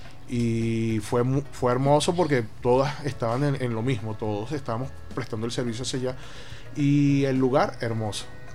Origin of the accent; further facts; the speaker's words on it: Caracas, Capital District, Venezuela; yo soy caraqueño, ya había vivido la ola de los full day